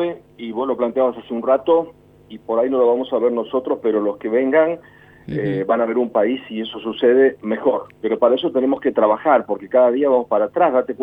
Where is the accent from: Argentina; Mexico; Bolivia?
Argentina